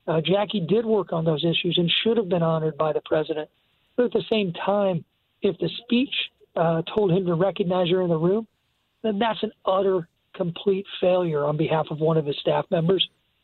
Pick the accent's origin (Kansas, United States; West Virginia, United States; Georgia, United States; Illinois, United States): Illinois, United States; over access to abortion services in my home state of Illinois.